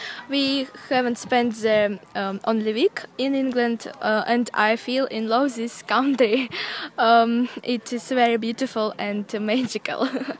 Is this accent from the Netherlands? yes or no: no; Belarus; English is a second language; I'm from Belarus. I live in Gomel. My city is very beautiful and nice.